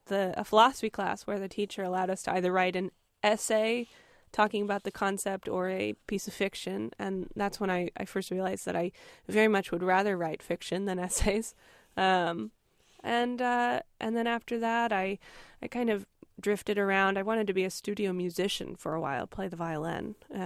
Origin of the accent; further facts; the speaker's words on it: Tucson, Arizona, United States; also born or lived in Charlotte, North Carolina; Well, I was born and raised in Tucson. I lived in Charlotte, North Carolina for 7 years, actually, between 7 and 14. Came back to Tucson, went to Arizona State up in Tempe, then Austin.